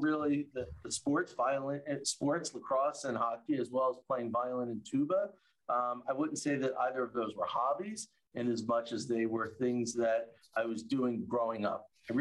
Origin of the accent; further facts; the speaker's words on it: Philadelphia, Pennsylvania, United States; I grew up in a suburb of Philadelphia.